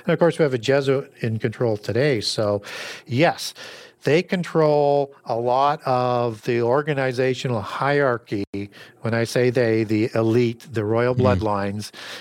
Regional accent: Canada; I'm a Canadian.

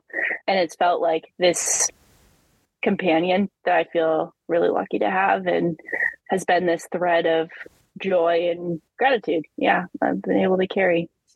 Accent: Vermont, United States; I grew up in a family, I grew up in Vermont, and I grew up in a family that just, my dad was a triathlete and a marathoner.

